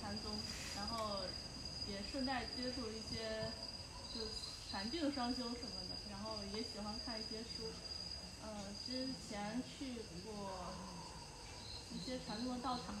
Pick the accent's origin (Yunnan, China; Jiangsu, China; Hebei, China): Hebei, China; Langfang; 我来自河北廊坊，然后接触佛教应该是有些年了吧，大概从2015年开始